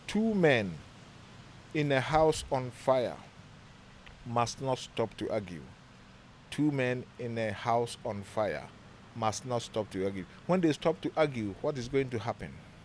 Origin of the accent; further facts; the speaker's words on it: Kumasi, Ashanti, Ghana; where my mom is from, that's where I'm from. So even though I was born in Kumasi and I lived in Kumasi all my life, I'm originally a native of Salt Pond.